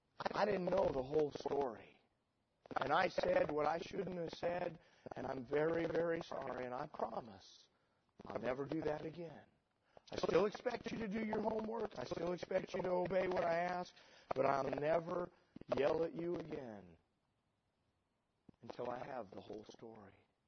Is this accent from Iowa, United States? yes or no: no; Jackpot, Nevada, United States; I grew up in Jackpot, Nevada. Can you imagine living there?